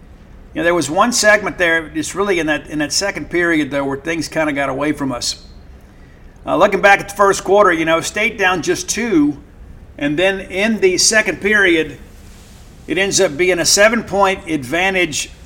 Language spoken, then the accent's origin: English; Mississippi, United States; But I always get mine dripped in ranch dressing because I am from South Mississippi.